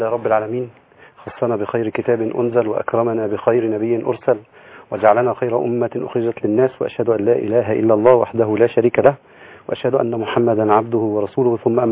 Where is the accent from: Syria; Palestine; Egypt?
Egypt; ان انا انسان مصري وافتخر وانني مسلم وتلك منا قد من الله تبارك وتعالى علي بها وافتخر جدا، وانني انتمي الى التيار السلفي منذ اكثر من 20 عاما